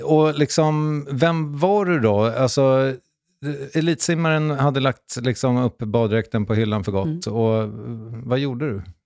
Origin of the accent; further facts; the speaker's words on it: Strängnäs, Södermanland, Sweden; Jag kommer ju från Strängnäs